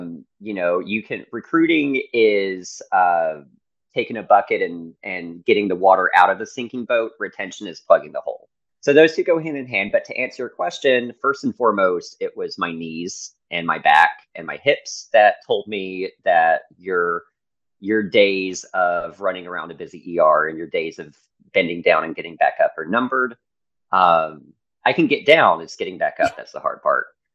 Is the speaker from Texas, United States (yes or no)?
yes; Texas, United States; At the time, growing up in Texas, I was not someone who went to tech school